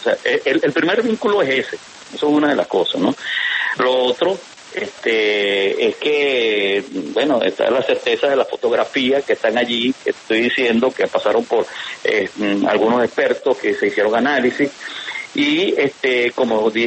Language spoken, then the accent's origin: Spanish; Venezuela; yo como policía y como venezolano